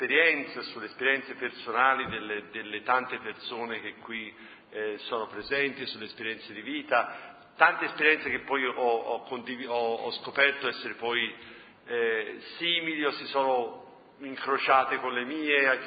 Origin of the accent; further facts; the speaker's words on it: Florence, Tuscany, Italy; also born or lived in United States; noi siamo a Firenze, sono cresciuto a Firenze